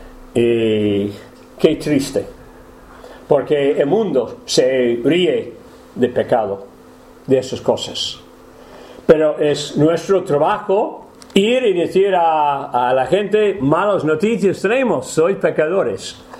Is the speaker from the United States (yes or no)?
yes; United States; Mostra es una ciudad de más de 200.000, pero siendo el único americano en el pueblo